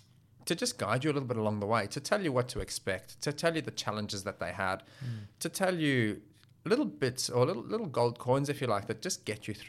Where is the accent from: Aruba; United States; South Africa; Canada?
South Africa; accent: South African; flew back to South Africa, married, and they've basically been there ever since until 2017, hence my accent. So every once in a while, you'll hear the odd word. That's right. And it's not a strong South African accent